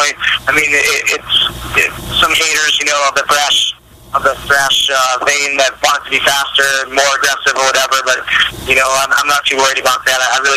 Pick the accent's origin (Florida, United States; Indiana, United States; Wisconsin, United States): Wisconsin, United States; and we're from Wisconsin. So our Green Bay Packers are in it, and we're kind of bitter that we're not in America for it.